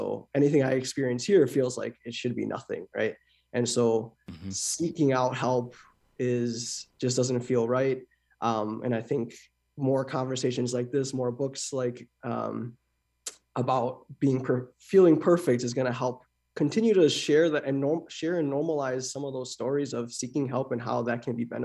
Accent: Midwest, United States; I growing up in the Midwest, I found that it was something I needed.

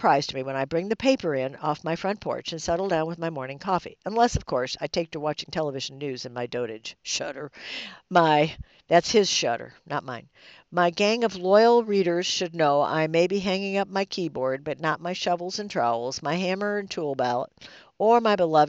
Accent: Lincoln, Nebraska, United States; those in my hometown in Lincoln, Nebraska

